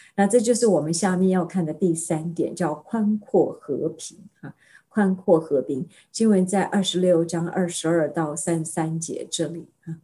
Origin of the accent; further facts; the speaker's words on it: China; 就像我们中国人说的，退一步海阔天空